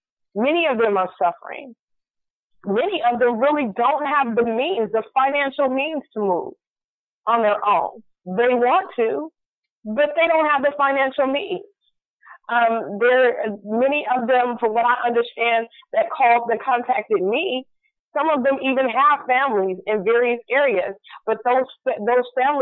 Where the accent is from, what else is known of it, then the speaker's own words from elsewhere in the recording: Benton Harbor, Michigan, United States; I, as I've stated before, I grew up in Benton Harbor, Michigan. And if you do not know, Benton Harbor, Michigan was one of those small, predominantly black towns